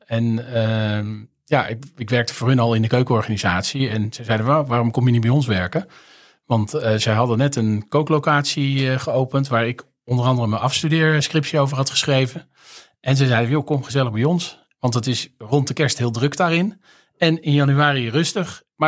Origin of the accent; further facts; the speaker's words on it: Driebergen, Utrecht, Netherlands; also born or lived in Delft; ik ben geboren in Delft en ik ben eigenlijk opgegroeid in Driebergen. Dus midden van het land. En ik heb daar middelbare school gedaan, vrije school.